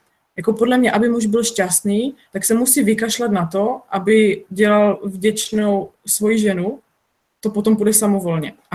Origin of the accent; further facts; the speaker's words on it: Ostrava, Moravian-Silesian Region, Czechia; accent: Ostrava; Dopředu se všem omlouvám za svůj ostravský přízvuk, ale natahovat nebudu. Tak, my Ostraváci mluvíme krátce, ale spisovně.